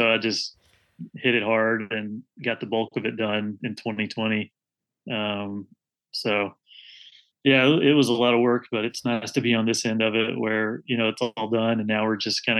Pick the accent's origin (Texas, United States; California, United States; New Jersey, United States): Texas, United States; Kilgore; Oh, East Texas. Kilgore is my hometown.